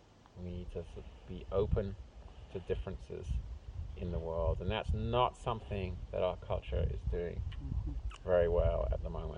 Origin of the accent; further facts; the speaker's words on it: England, United Kingdom; So I grew up in England